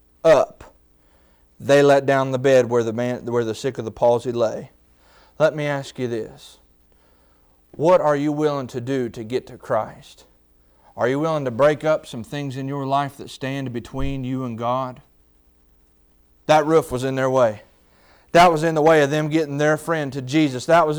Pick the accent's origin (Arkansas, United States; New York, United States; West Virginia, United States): West Virginia, United States; I'm from West Virginia. I say roof. I don't say roof.